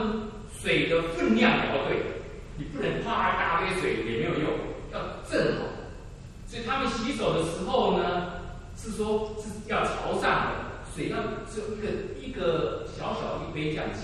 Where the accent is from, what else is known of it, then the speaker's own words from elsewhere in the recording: China; 我们中国人号称有5000年的悠久的文化，可是事实上我们中国人有5000年的传统